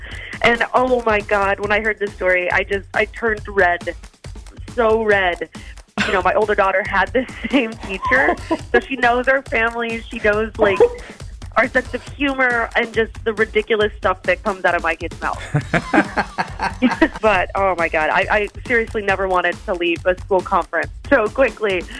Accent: Madison, United States; I'm from Madison.

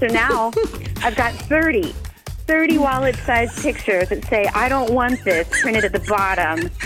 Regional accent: Madison, United States; Okay. Well … I'm from Madison.

